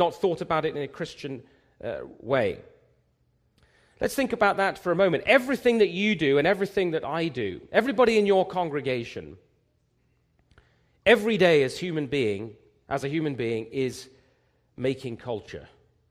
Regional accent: England, United Kingdom; now in Canada; when I was listening to this as an Englishman, it struck me, as a sort of English-Canadian now

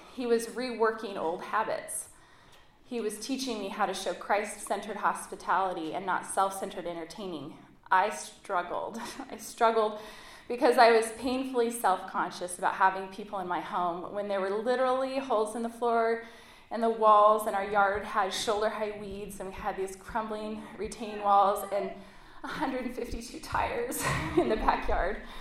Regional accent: Oregon, United States; After college, I moved from San Diego back to my hometown in Oregon

